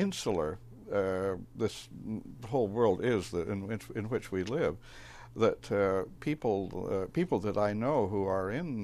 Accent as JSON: {"language": "English", "town": "Provincetown", "region": "Massachusetts", "country": "United States", "tie": "born or raised there", "said": "I grew up in Provincetown. It was my hometown."}